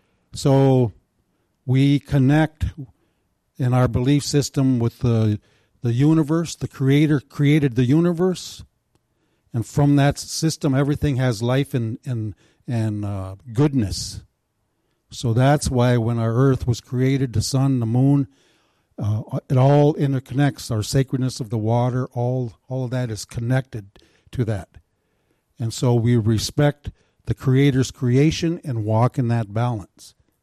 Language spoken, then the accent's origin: English; Minnesota, United States; We have several sacred sites here. I'm from the Bede Wakantua Band, the Mittawakanen Band, and our origin here for our band, there's four bands in our Dakota, with our Dakota people